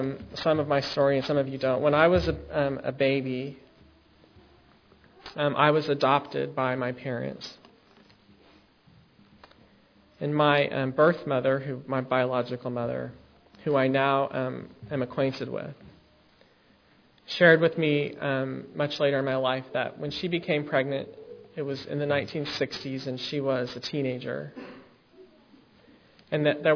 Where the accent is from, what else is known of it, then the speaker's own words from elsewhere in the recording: Albuquerque, New Mexico, United States; We grew up in Albuquerque